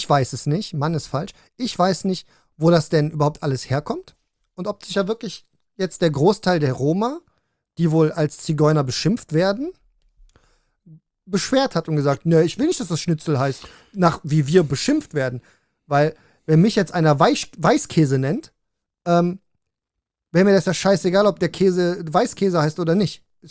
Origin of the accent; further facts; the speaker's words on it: Cologne, North Rhine-Westphalia, Germany; Da war ich quasi die Minderheit in Köln, in dem Ort, wo ich aufgewachsen bin.